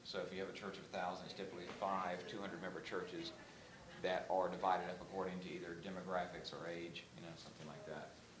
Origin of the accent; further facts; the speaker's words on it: Atlanta, Georgia, United States; I'm from Atlanta, so they kind of give you a perspective on that.